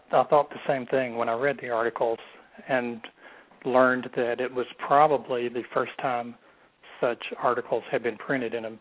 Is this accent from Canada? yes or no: no; Alabama, United States; And plus, growing up in Alabama, I still live in Alabama, but growing up here, you know, I was real close to what was going on during the 60s.